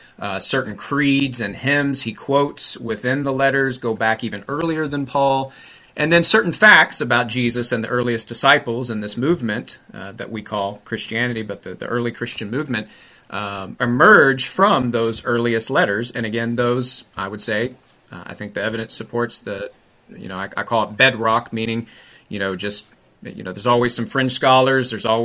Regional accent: Texas, United States; I actually came back I'm from Texas, and that's where I am now.

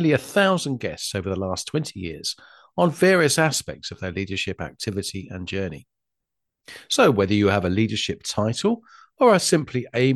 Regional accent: Isle of Wight, South East England, United Kingdom; some listeners will know that I'm from the Isle of Wight, what we call the island, of course

